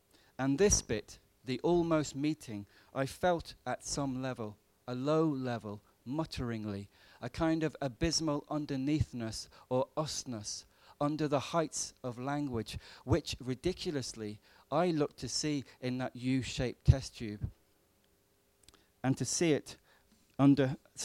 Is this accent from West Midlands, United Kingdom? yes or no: yes; Birmingham, West Midlands, United Kingdom; born there; the bed my mum died in, the bed I was born in Birmingham.